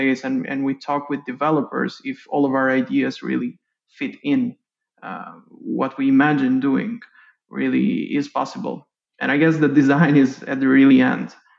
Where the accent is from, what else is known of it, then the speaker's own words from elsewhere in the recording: Tirana, Tirana County, Albania; now in Austin, United States; I grew up in Tirana, Albania.